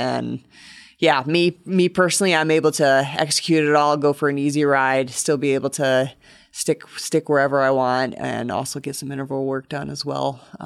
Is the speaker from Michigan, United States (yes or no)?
yes; Michigan, United States; now in Colorado Springs, United States; I came from Michigan and the roads here, you know, the snow melts the same day and stuff